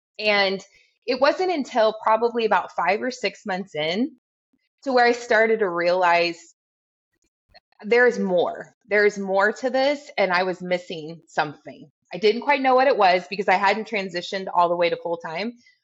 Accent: Junction City, Kansas, United States; I'm from Junction City, Kansas.

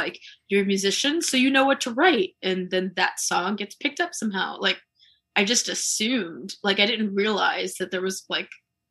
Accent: Columbia, Maryland, United States; So like I grew up in Columbia. Columbia was like, it was just a small town at the time.

